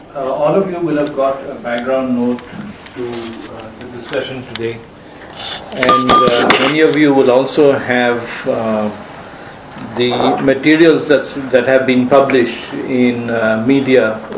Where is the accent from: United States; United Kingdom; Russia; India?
India; Assam; I'm from Assam, and I certainly have been deeply anguished and disturbed by the conflict that has erupted